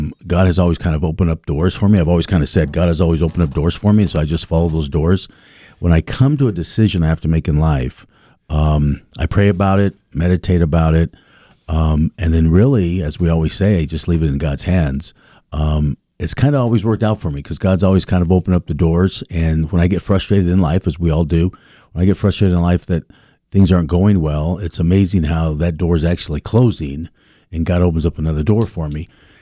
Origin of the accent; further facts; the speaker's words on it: Santa Fe, New Mexico, United States; also born or lived in Las Cruces, United States; I spend my forming years, my developing years in Santa Fe, at Santa Fe High. So I finally started saying, okay, I grew up in Cruces, I matured in Santa Fe.